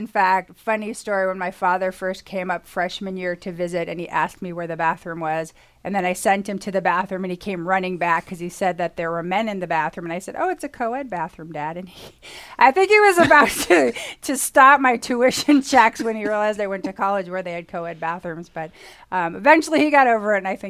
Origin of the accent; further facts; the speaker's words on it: Milwaukee, Wisconsin, United States; I grew up in Milwaukee, Wisconsin, and it was great. I mean, I have a fondness for people from the Midwest.